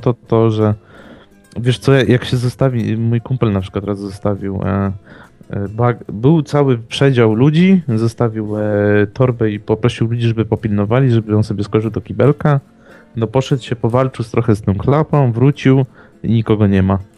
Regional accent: Koszalin, West Pomeranian Voivodeship, Poland; W Koszalinie skąd jestem praktycznie, no nie jeżdżę MPK-ami

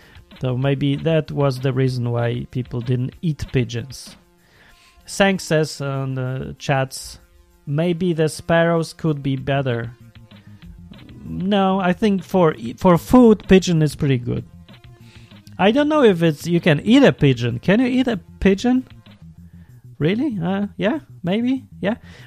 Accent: Kraków, Lesser Poland, Poland; born there; English is a second language; I was born in Kraków, and when I was a kid, it was just normal to be raised with pigeons.

